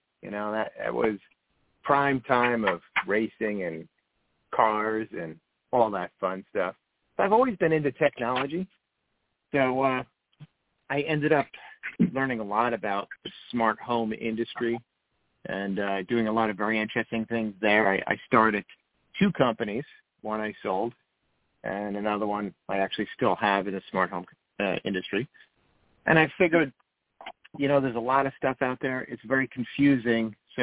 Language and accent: English; Wayne, New Jersey, United States; So I am a native Jersey boy. I was born in Wayne, New Jersey, about 20 miles outside of New York City.